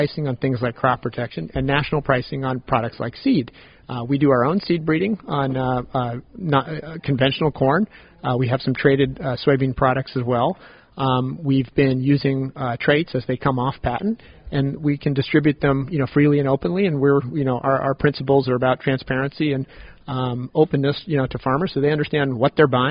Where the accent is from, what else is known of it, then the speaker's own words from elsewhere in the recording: California, United States; I'm from California